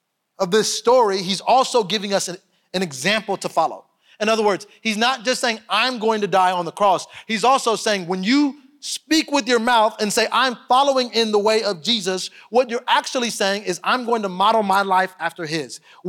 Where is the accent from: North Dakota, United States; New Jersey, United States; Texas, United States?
Texas, United States; Missouri City; also born or lived in Houston / Sugar Land / Alabama; I'm from Houston, Texas. I grew up Missouri City, Sugar Land, and I love my home, but I left for a little while and I pastored at a church in Alabama for about 12 years